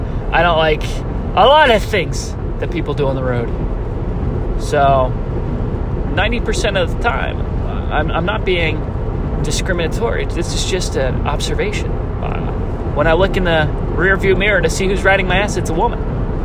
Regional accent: Lancaster, Pennsylvania, United States; now in Glen Rock, United States; I'm from Lancaster, PA. My hometown's a great town. I'd live there again if I could. And someday I want to.

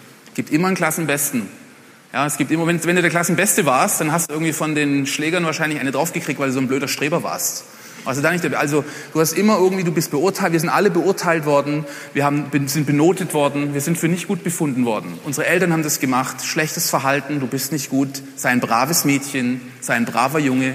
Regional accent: Germany; accent: German; German is a second language; moved away; …, ich bin zwar seit 10 Jahren ausgewandert, aber mein Englisch ist einfach durchwirkt von meinem deutschen Akzent.

